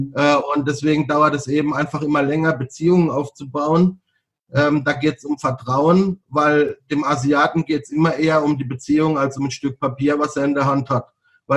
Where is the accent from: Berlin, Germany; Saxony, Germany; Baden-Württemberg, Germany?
Baden-Württemberg, Germany; Ja gut, also ich komme ja aus Süddeutschland, gut, ich komme jetzt aus Baden